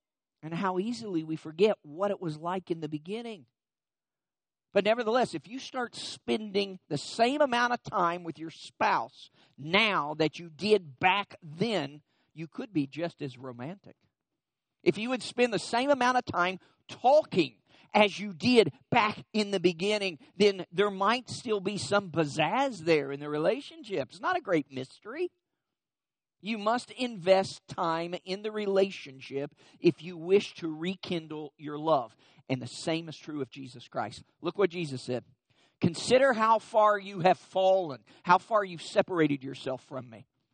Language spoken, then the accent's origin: English; Lexington, Kentucky, United States; I'm from Lexington, Kentucky